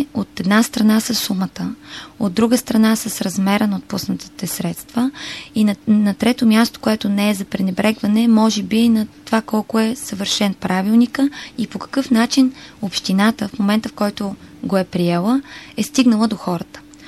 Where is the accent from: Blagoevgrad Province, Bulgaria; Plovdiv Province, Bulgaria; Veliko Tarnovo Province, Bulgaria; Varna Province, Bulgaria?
Plovdiv Province, Bulgaria; Plovdiv; ме е срам да казвам, че съм от Пловдив